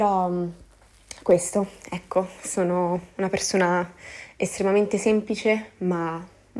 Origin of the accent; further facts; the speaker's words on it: Marina di Pisa, Tuscany, Italy; sono toscana, vengo da un piccolo paesino in provincia di Pisa che si chiama Marina di Pisa, quindi sono nata e cresciuta al mare. A Pisa per 4 anni ho frequentato la facoltà di giurisprudenza